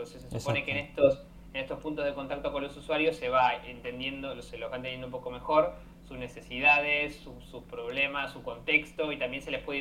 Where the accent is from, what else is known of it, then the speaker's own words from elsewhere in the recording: Argentina; estuve viviendo en un montón de lados que ya perdí creo un poco la cuenta. Pero soy originalmente argentino, por si no se dieron cuenta por el acento